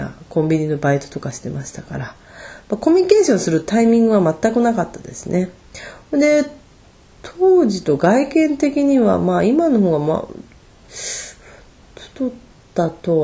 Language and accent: Japanese; Machida, Tokyo, Japan; 私はもうずっと東京都町田市鶴川でしか生まれ育ってなかったわけですから